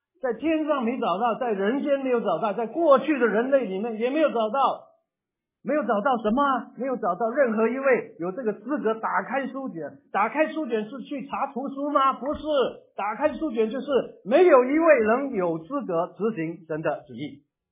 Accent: China; 我们中国人对哭泣有很多描写的

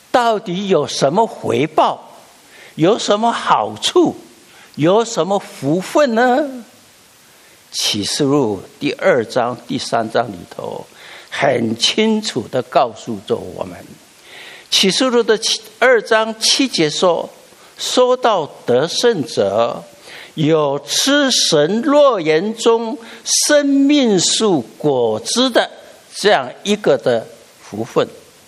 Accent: Taiwan; 我是在台湾长大，那在台湾当时有一个规定，就是每一个人都要服兵役。

